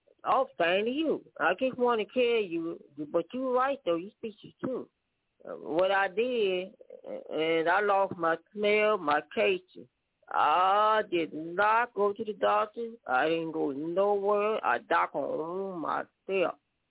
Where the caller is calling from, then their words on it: St. Louis, Missouri, United States; I'm calling from the Lord Muhammad, St. Louis, Missouri.